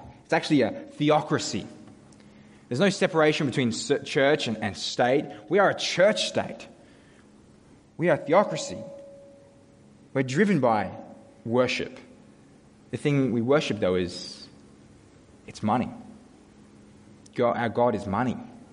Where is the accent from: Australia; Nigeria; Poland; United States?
Australia; The rest of the world isn't fooled by our little, I'm just an Aussie battler charade.